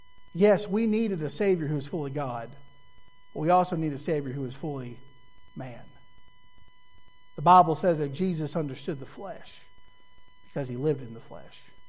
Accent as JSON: {"language": "English", "town": "Little Rock", "region": "Arkansas", "country": "United States", "said": "Are there times, and I'm from Little Rock. If I'm driving around Little Rock, there are certain neighborhoods"}